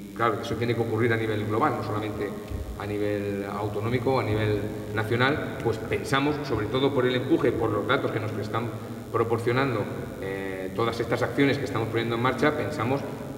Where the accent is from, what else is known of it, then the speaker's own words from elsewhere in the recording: Valdepeñas, Castilla-La Mancha, Spain; yo que soy de Valdepeñas